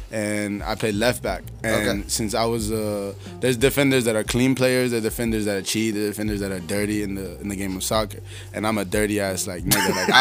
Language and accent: English; Georgia, United States; also born or lived in Colombia; Yeah, but I was born in Columbia.